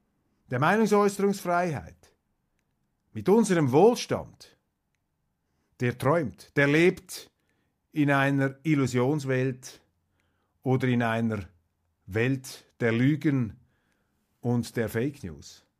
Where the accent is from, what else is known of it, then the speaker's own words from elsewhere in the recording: Switzerland; Und das muss uns natürlich als Schweizer massiv zu denken geben.